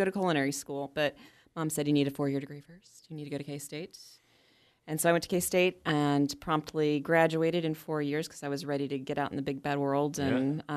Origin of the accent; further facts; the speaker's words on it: Wichita, Kansas, United States; Well, I'm from Wichita. I was born and raised.